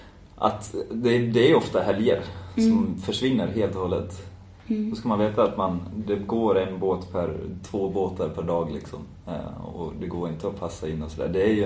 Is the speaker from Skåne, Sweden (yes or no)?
no; Falun, Dalarna County, Sweden; Vi stack till min hemby. Världens konstigaste stad, Falun.